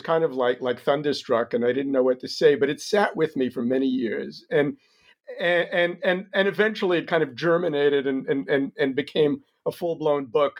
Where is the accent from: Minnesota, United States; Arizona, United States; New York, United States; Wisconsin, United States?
New York, United States; moved away as an adult; now in Israel; Sure. I grew up in New York. Had a traditional yeshiva education.